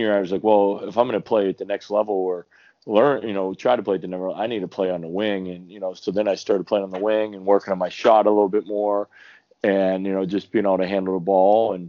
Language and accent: English; Pittsburgh, Pennsylvania, United States; I grew up outside the Pittsburgh area, and so I went to parochial school